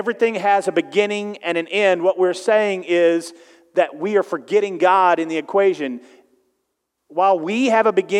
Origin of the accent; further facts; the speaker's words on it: Texas, United States; And again, I grew up in Southeast Texas where when even people came to the table, you stand as just kind of a sign of respect.